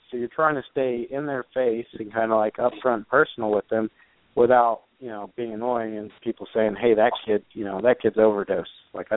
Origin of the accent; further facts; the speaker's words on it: Georgia, United States; it's local here in Georgia, and I am from Georgia.